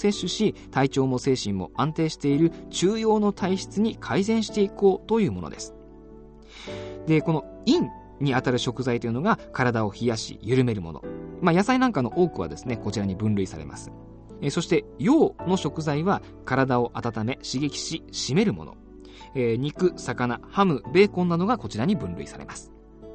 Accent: North Kanto, Japan; born there; 僕まあ北関東の生まれなので、子供の頃に結構しょっぱいものを食べた自覚があるんですよ。

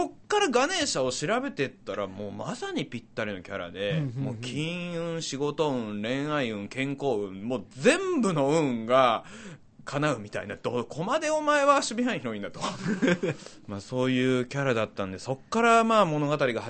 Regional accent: Aichi, Japan; あの愛知県の中部地方っていうあの出身なんです

